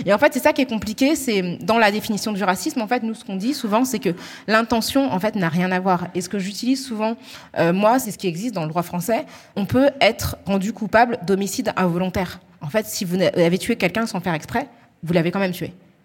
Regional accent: Île-de-France, France; accent: Parisian; notre accent parisien, parce qu'en fait, on est que 10 millions de franciliens à avoir cet accent-là. Donc, c'est vrai que nous, on a un accent aussi qui est hyper marqué.

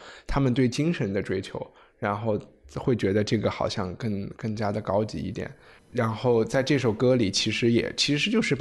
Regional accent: China; 就是我们中国人写诗可能是小时候从做对子开始写

